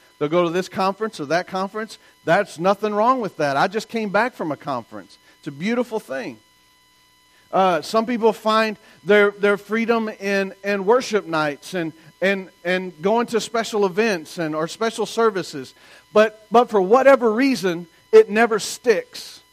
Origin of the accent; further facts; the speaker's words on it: the South, United States; I'm from the South. We say amen a lot.